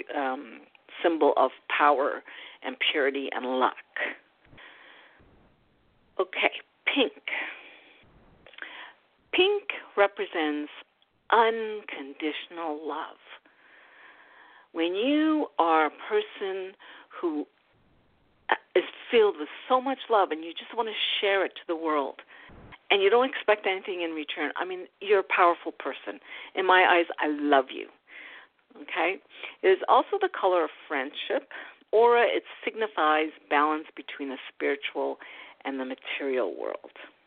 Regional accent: Canada; For instance, I'm Canadian.

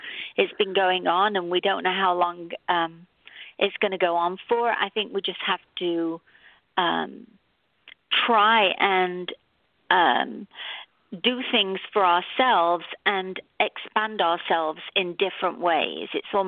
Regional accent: England, United Kingdom; also born or lived in Toronto, Canada; I'm from England originally.

